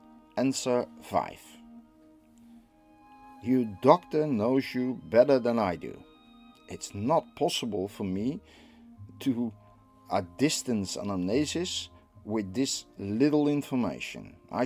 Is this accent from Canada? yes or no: no; Netherlands; I'm from the Netherlands.